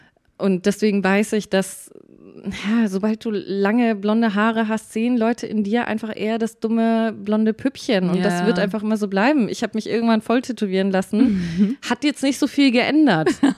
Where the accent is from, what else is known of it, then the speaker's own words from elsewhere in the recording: Forchheim, Bavaria, Germany; now in Berlin, Germany; Ich komme aus der Nähe von Nürnberg, aus Forchheim, und habe damals aber in München gelebt.